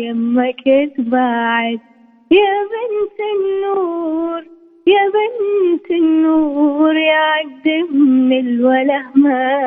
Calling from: Jeddah, Makkah Province, Saudi Arabia

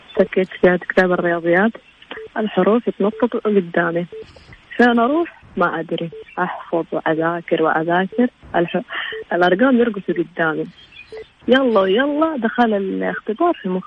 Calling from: Jeddah, Makkah Province, Saudi Arabia

